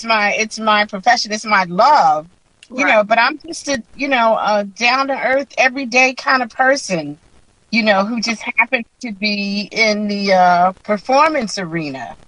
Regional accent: Philadelphia, Pennsylvania, United States; I'm a West Philly girl. I was born and raised in West Philly. You know, I went to West Philly High School.

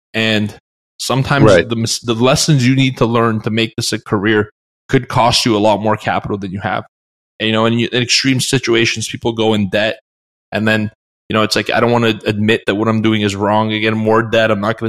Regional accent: Canada; Yeah, and I play hockey because I'm from Canada.

